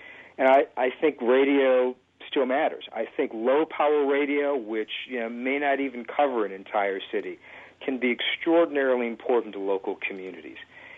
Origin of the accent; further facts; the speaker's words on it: Detroit, Michigan, United States; But in the same instance, when I grew up in Detroit, looking at television, I never saw African Americans